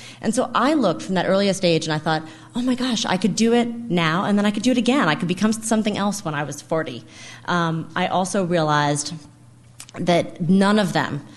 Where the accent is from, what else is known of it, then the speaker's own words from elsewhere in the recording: Massachusetts, United States; I'm actually from Massachusetts, and so even though I've lived in New York longer than I lived in Massachusetts at this point in my life, coming to Massachusetts feels like coming home.